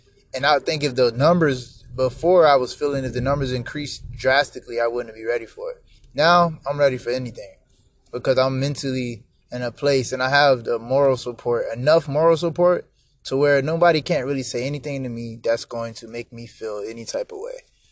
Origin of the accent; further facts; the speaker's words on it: Atlanta, Georgia, United States; I mean, growing up in Atlanta, it's the same thing.